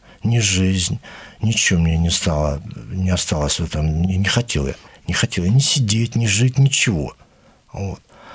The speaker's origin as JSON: {"language": "Russian", "town": "Lgov", "region": "Kursk Oblast", "country": "Russia", "tie": "born there", "said": "Я родился в Курской губернии, в городе Льгое."}